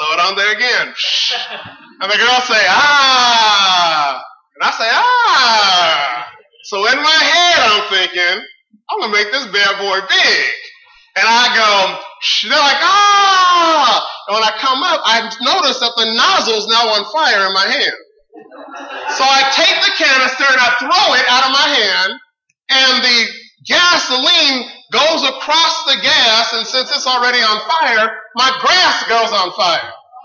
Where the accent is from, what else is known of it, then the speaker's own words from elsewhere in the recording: California, United States; I was born and raised in California.